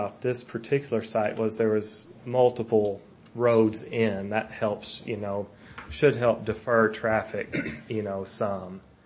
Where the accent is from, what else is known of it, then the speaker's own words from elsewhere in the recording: Huntsville, United States; I've we're from Huntsville, so yeah, I haven't.